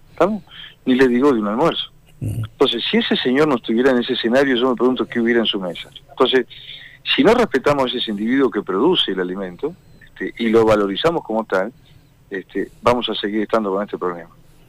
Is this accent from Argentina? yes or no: yes; Argentina; yo como argentino me voy a Chile